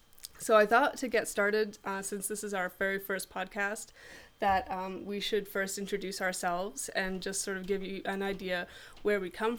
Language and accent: English; Canada; And I'm a Canadian. Have been British. I'm sort of British Canadian